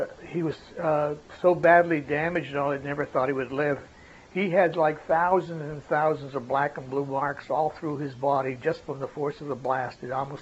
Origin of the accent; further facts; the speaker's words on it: Lansford, Pennsylvania, United States; I was born in February the 25th, 1921, right here in Lansford, up on East Klein Avenue, up in Lansford, place called Provoznik's. The family, well, my people, my mother and father came from Europe.